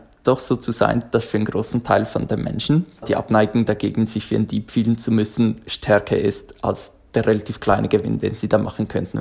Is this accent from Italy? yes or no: no; Switzerland; Die Schweiz freut uns natürlich als Schweizer